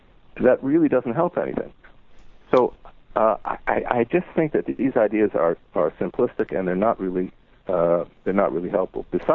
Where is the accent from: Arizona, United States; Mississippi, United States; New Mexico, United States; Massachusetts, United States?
Massachusetts, United States; Boston; in my hometown here in Boston